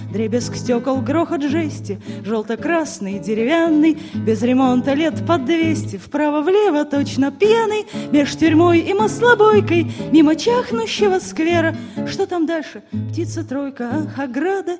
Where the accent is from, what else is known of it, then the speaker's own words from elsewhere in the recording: Saratov, Saratov Oblast, Russia; Как уже было сказано, я из Саратова. Что еще может спеть человек, приехавший из Саратова, кроме как эту песню?